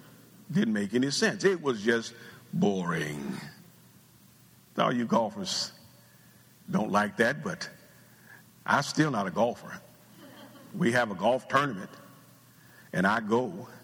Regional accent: Ohio, United States; I'm from Ohio and right up the road from Cincinnati.

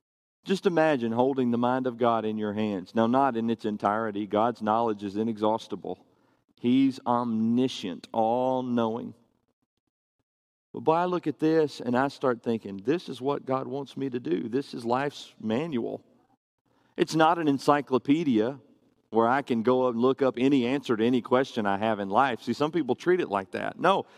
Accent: Pulaski, Tennessee, United States; I'm from Pulaski, Tennessee.

